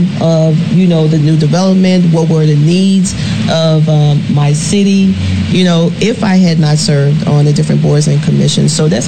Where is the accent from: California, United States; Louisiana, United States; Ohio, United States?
Louisiana, United States; I'm originally from Louisiana, and my family, no one had ever been an elected official